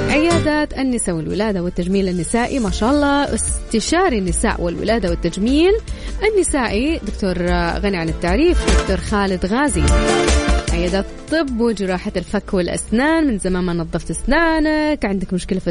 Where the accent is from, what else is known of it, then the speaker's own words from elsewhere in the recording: Taif, Makkah Province, Saudi Arabia; born there; انت عارف ان انا من مواليد الطايف، وحشتني والله الطايف.